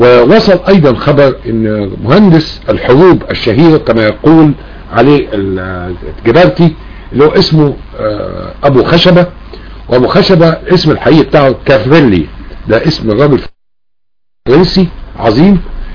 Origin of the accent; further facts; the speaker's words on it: Egypt; كمصري وكقبطي من اصل البلاد